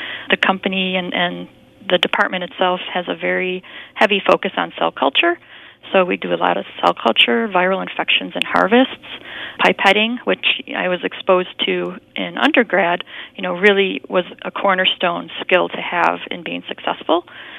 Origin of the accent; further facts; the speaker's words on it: Buffalo, New York, United States; And being born and raised in Buffalo, I accepted an offer from the University at Buffalo program